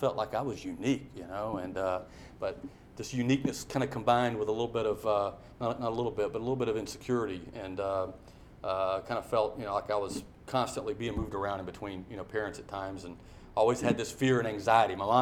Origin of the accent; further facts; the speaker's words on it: Marietta, United States; I was born in Marietta. I'm a native, you know.